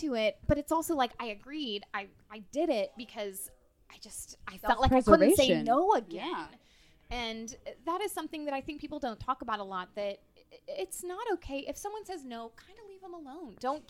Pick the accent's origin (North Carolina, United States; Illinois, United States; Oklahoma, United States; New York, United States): Oklahoma, United States; Norman; I grew up in Norman